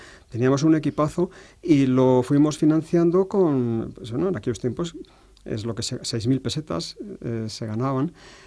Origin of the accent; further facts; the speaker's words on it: Sigüenza, Castilla-La Mancha, Spain; Bueno, pues todavía hay gente en Sigüenza, mi pueblo, que recuerda aquellas canciones.